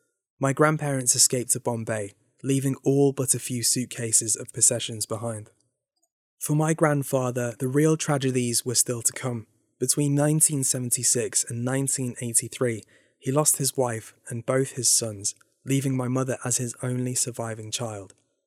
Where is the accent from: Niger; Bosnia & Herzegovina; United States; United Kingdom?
United Kingdom; Growing up in Britain, I'd read a bit about the history